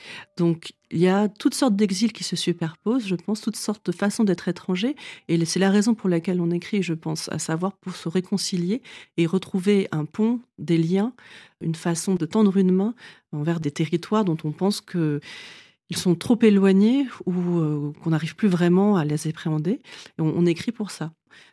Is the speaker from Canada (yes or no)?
no; France; Moi, je suis française aussi parce que je dirais que ma patrie, ma place, ma maison, c'est le français. Sinon, je suis une étrangère sur beaucoup de plans. J'ai l'air d'une étrangère, j'ai des origines étrangères.